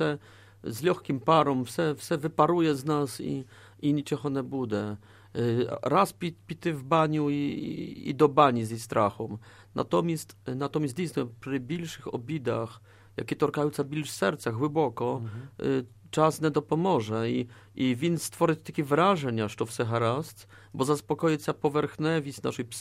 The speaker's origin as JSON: {"language": "Ukrainian", "country": "Poland", "said": "якщо сказав мені, що ми, Поляки, повинні простити Шведам"}